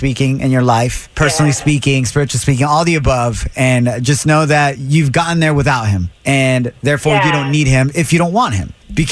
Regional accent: Santa Ana, California, United States; We got Joel on the streets right now at Valley High School, my hometown of Santa Ana.

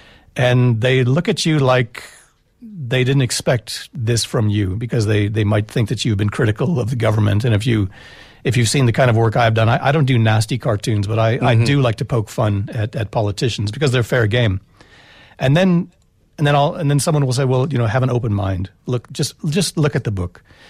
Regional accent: United States; moved away as an adult; now in South Africa; I came here from America. I've got a South African background. I've got two passports. My father was born here. I grew up in the States.

